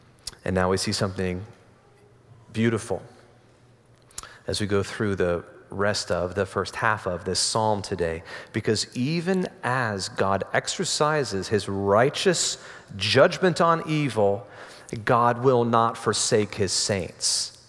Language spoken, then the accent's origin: English; Florida, United States; I'm from Florida, it's no big deal.